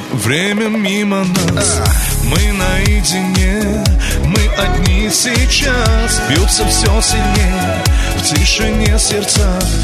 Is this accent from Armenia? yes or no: yes; Yerevan, Armenia; Я из Еревана.